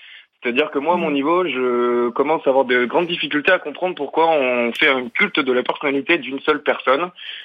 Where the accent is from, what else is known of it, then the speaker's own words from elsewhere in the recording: Auvergne-Rhône-Alpes, France; moi j'ai 26 ans, je suis auvergnat, donc j'habite à côté de Clermont-Ferrand